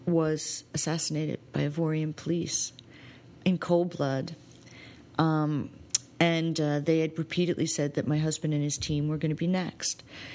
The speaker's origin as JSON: {"language": "English", "country": "United States", "said": "And I'm an American."}